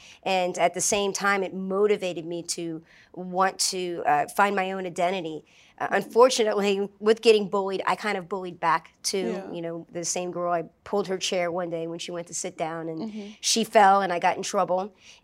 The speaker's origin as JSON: {"language": "English", "town": "New Orleans", "region": "Louisiana", "country": "United States", "tie": "born or raised there", "said": "Well, I grew up in New Orleans."}